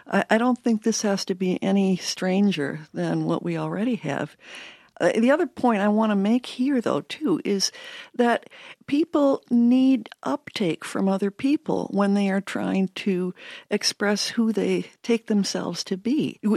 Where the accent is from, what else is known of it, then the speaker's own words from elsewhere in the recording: Georgia, United States; I grew up in Georgia in the 1950s